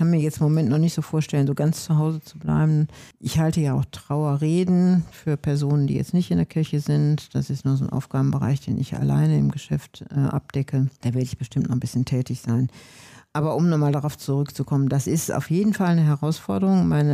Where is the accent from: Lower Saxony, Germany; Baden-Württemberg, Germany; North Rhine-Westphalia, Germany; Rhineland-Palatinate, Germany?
North Rhine-Westphalia, Germany; Wuppertal; Ja, Wuppertal ist meine Heimat. Ich bin ja immer wieder hierhin zurückgekehrt